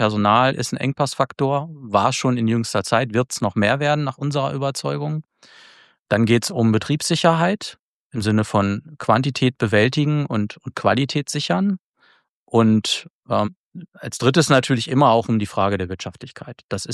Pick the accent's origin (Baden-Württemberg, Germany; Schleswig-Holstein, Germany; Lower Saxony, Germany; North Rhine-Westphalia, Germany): North Rhine-Westphalia, Germany; born there; now in Magdeburg, Germany; ich bin ja gebürtiger Ostwestfale, aber wir haben uns hier sehr schnell sehr heimisch gefühlt.